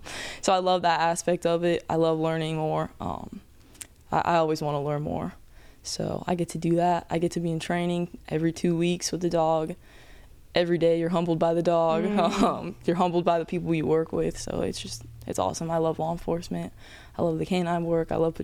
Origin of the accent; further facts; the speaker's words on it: Seattle, Washington, United States; I moved here from Seattle, Washington on a whim.